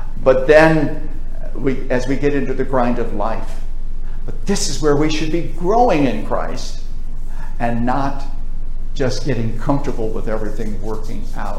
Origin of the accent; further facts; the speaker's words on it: New York, United States; I grew up in Western New York on a farm. The snow there would get 4, 5, 6 feet deep as it would blow off of the Great Lakes.